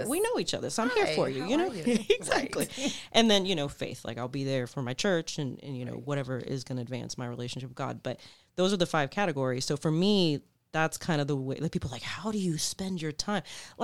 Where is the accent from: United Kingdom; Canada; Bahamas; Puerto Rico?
Puerto Rico; born there; I was born in Puerto Rico.